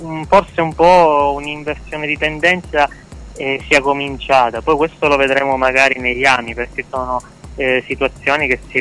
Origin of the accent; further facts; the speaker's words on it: Giarre, Sicily, Italy; al momento sono qui in provincia di Catania, Giarre, nella mia città natale.